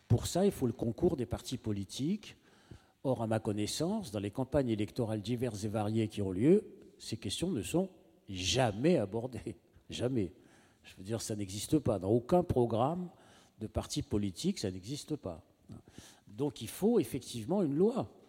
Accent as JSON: {"language": "French", "country": "France", "said": "Non, moi, je suis pas Algérien, moi, je suis Français."}